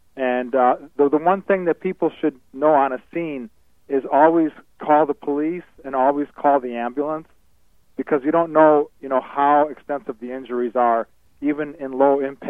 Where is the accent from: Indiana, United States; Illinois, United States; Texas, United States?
Illinois, United States; Chicago; Chicago is my hometown.